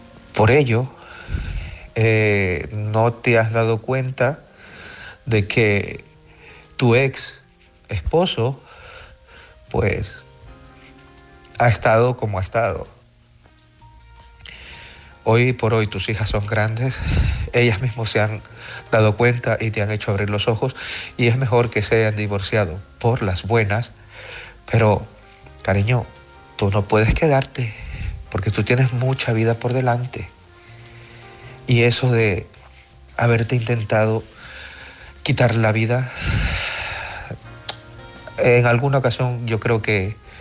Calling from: Barcelona, Catalonia, Spain; de Barcelona.

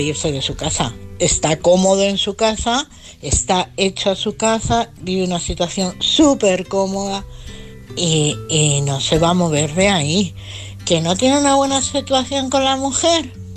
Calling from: Madrid, Community of Madrid, Spain; de Madrid.

